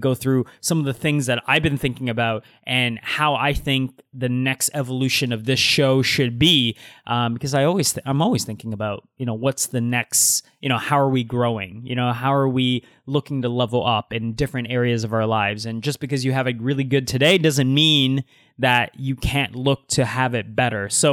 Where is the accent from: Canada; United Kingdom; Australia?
Canada; Toronto, Ontario; even though we're both originally from Toronto, we're not both all the time there.